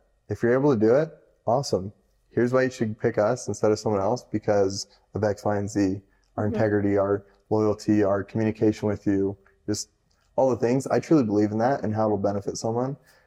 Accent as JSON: {"language": "English", "region": "Idaho", "country": "United States", "tie": "born or raised there", "said": "especially growing up in Idaho, grew up in a bubble."}